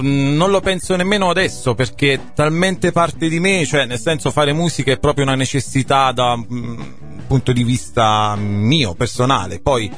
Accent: Stio, Campania, Italy; Al mio paese, Stio.

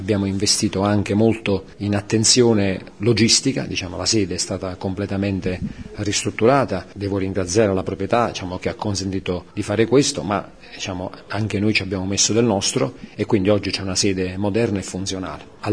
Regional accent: Basilicata, Italy; io sono di origine lucane, sono lucano e questi territori sono molto vicini alla mia regione

